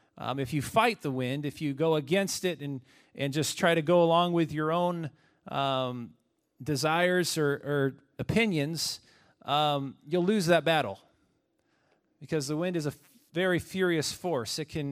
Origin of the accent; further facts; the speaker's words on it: Washington, United States; I grew up in Eastern Washington between Clay Elm and Ellensburg for the majority of the first 22 years of my life or so.